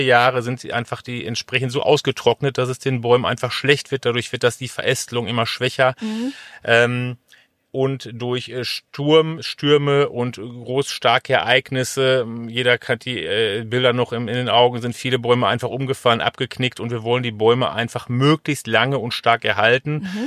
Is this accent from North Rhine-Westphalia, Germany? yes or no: yes; Gelsenkirchen, North Rhine-Westphalia, Germany; Ich komme aus Gelsenkirchen, aber ich denke grundsätzlich, gerade im Ruhrgebiet, sehr viel versiegelte Flächen.